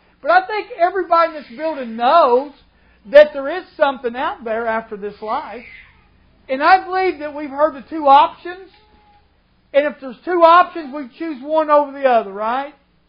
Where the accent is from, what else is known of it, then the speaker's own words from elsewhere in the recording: Indianapolis, Indiana, United States; born there; She was born in Georgia, and I was born in Indianapolis.